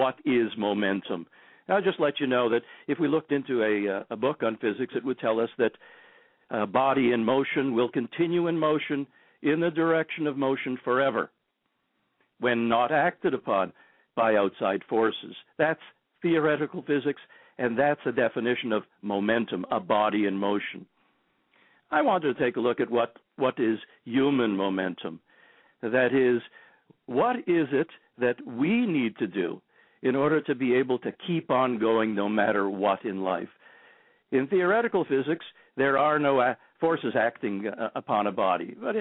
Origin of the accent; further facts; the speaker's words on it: Toronto, Ontario, Canada; I live in Canada. I live in Toronto. Beautiful, this evening, beautiful, sunny Toronto. And have been living here for about 30 years. I'm a Canadian.